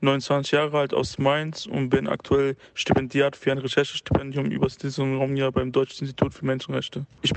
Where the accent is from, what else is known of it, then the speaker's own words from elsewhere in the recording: Kosovo; wenn mich jemand fragt, sage ich, ich bin aus dem Kosovo, beziehungsweise, dass ich im Kosovo geboren wurde.